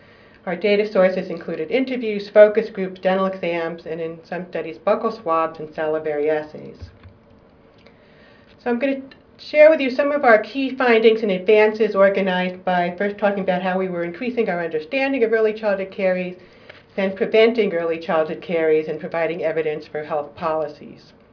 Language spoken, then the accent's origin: English; New York, United States; now in California, United States; I've been in California for a long time, but I am a New Yorker.